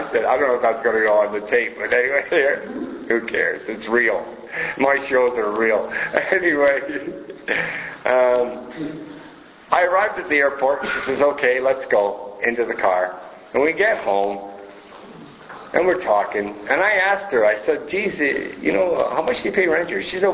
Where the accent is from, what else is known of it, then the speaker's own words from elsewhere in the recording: Montreal, Quebec, Canada; where are you from? And I'll go, Montreal.